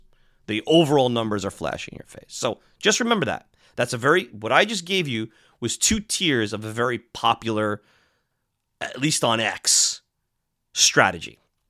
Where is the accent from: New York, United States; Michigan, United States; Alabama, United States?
New York, United States; Brooklyn; accent: Brooklynese; I grew up in Brooklyn with Brooklynese, and now I got two decades of a Long Island, Long Islandese. You put it together, you got Brooklyn, Long Islandese, and that away you go.